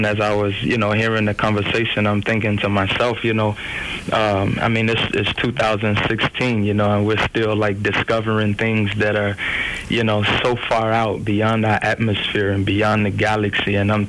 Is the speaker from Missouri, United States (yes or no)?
yes; Cape Girardeau, Missouri, United States; I'm from Cape Girardeau, Missouri.